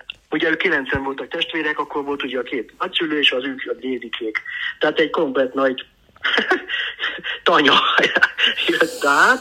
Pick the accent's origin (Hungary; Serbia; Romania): Romania; Székely Land; A neveltetésem nem merült ki abba, hogy én székely vagyok